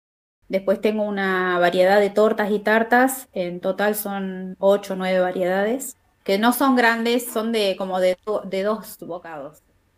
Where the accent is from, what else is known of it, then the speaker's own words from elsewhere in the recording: Gaiman, Chubut, Argentina; moved away as an adult; also born or lived in Wales; Sí, 20 años viví allá. Sí, me fui en el año 97 primero y después definitivamente ya me quedé a partir del 98, ya me quedé allá.